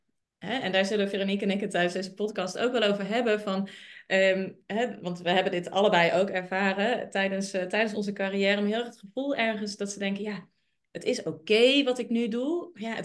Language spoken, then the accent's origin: Dutch; Zelhem, Gelderland, Netherlands; Nee, we zijn allebei opgegroeid in de Achterhoek in Zelhem.